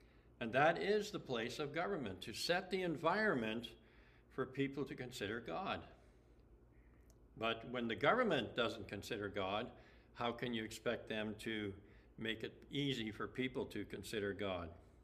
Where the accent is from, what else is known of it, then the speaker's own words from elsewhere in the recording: Ontario, Canada; When I was a child, I remember that on Sundays, I grew up in Ontario